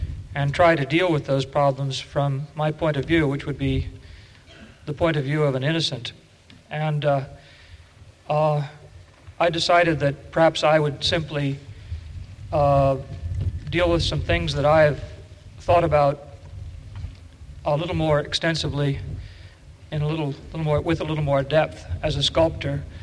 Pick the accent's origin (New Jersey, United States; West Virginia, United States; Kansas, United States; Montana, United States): Kansas, United States; But I grew up in Kansas.